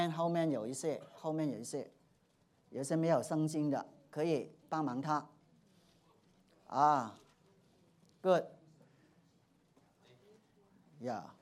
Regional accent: Hong Kong; now in United States; 虽然我从香港过来

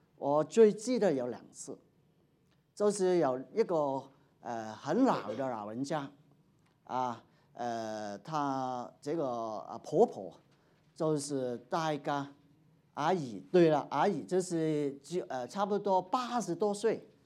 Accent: Hong Kong; 在香港不行啊，我从香港过来的

